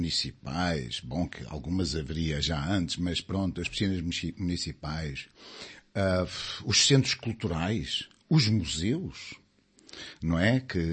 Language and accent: Portuguese; Portugal